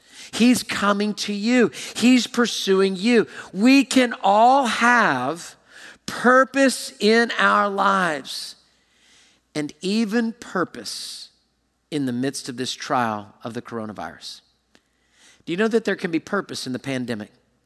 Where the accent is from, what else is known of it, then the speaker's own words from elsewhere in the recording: Houston, Texas, United States; I picnicked there as a kid way back growing up in Houston and now with my family even.